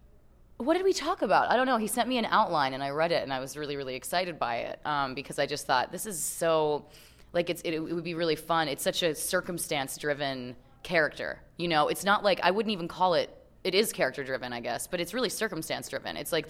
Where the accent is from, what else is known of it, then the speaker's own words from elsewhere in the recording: Utah, United States; now in New York City, United States; I'm from Utah, I didn't grow up around them, and then I live in New York, in New York City